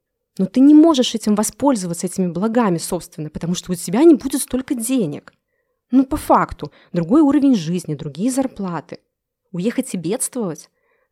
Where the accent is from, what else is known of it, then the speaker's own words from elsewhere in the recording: Belarus; Ну да, не чувствую я себя в безопасности, но я же белорус.